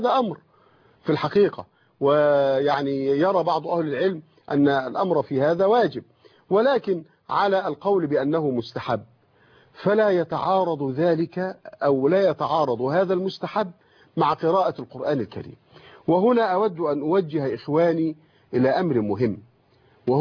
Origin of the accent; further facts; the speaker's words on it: Egypt; وقد سمعت أن هذا شخصيا من شيخ مشايخ القراءات هنا عندنا في مصر